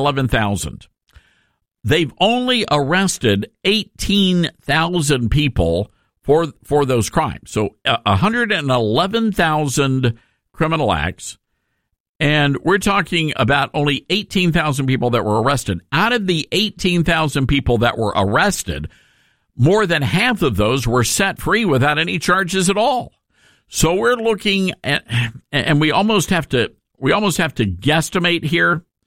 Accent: Memphis, Tennessee, United States; you guys have been following us as we've been talking about how to save my hometown of Memphis, Tennessee.

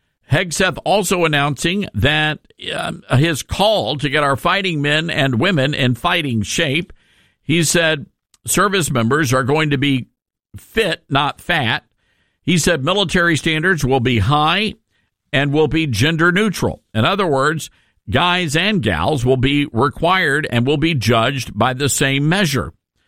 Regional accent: Memphis, Tennessee, United States; you guys have been following us as we've been talking about how to save my hometown of Memphis, Tennessee.

